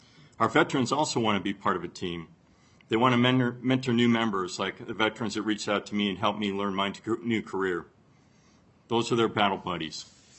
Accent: Waseca, Minnesota, United States; That would be down in Medford, Owatonna, Meriden, and of course my hometown of Waseca.

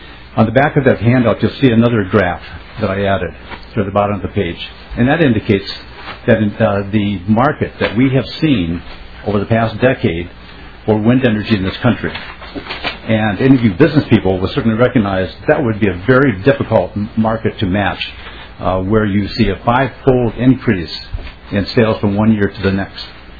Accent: Minnesota, United States; I am from Minnesota.

